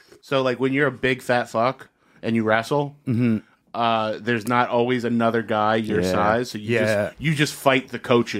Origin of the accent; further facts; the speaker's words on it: Secaucus, New Jersey, United States; because I grew up in Secaucus, which is in between Jersey City and North Bergen.